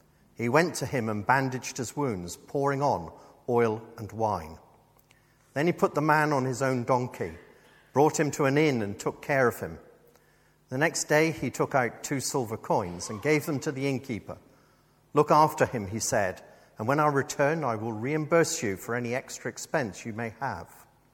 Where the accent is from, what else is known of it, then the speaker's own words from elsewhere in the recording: Northern Ireland, United Kingdom; I come from Northern Ireland. It is rife.